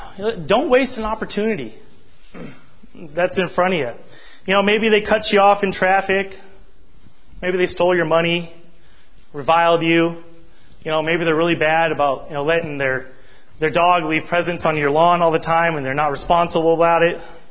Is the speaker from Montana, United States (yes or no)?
yes; Montana, United States; I'm from Montana. It blows my mind.